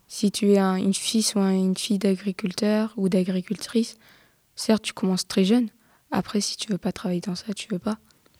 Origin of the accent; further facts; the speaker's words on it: Saint-Saulve, Hauts-de-France, France; born there; now in Gomny, France; j'ai 15 ans, je suis née à Saint-Saulve, dans le nord de la France, pas loin de Valenciennes, et en ce moment j'habite chez mon père à Gomny, et entre temps chez ma mère à Saulzoir qui est à 5 minutes d'ici.